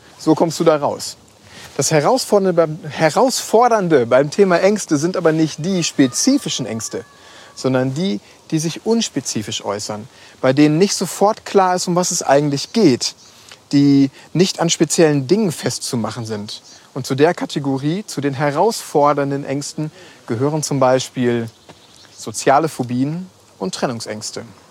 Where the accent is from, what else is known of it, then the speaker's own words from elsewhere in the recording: Schwerte, North Rhine-Westphalia, Germany; nämlich nach Schwerte an die Ruhr in meine Heimatstadt.